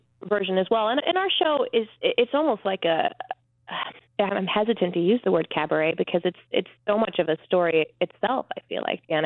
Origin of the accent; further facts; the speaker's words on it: Sharon, Connecticut, United States; we're getting to play my hometown. We're getting to play Sharon, which is thrilling